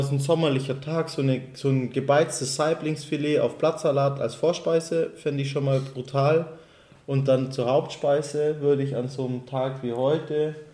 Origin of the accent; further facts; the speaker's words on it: Baden-Württemberg, Germany; also ich bin Schwabe und für mich sind diese ganzen schwäbischen Mehlspeisen.